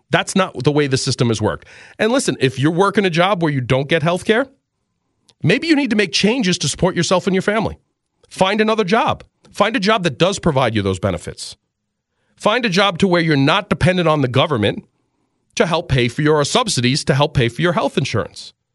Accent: New York City, New York, United States; I have them in my family. I grew up in New York City. I know them.

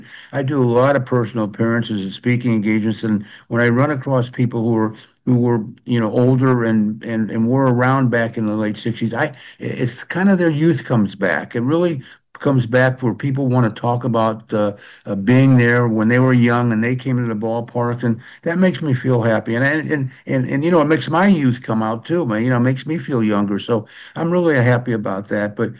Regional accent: St. Louis, Missouri, United States; We were big Cardinal fans. I grew up in St. Louis, and he was one of these guys.

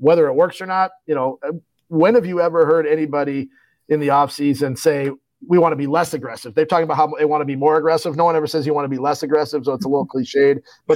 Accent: Chicago, Illinois, United States; And just like growing up in Chicago, I mean, what good college, I grew up in the 70s and 80s in Chicago.

